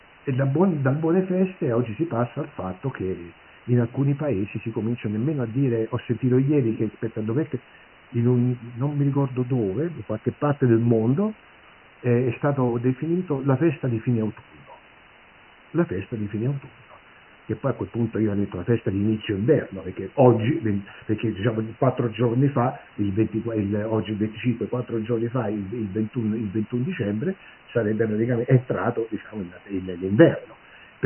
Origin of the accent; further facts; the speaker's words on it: Naples, Campania, Italy; io sono napoletano